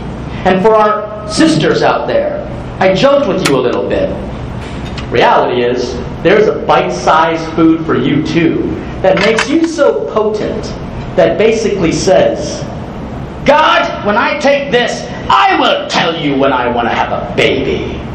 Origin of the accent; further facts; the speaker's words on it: Southern United States, United States; accent: Southern; Did you hear my southern accent and all of that?